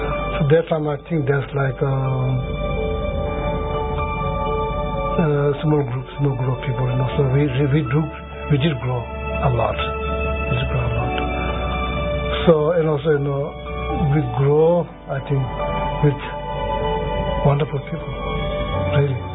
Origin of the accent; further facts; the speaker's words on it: Sikkim, India; I'm from Sikkim. I was born in Sikkim.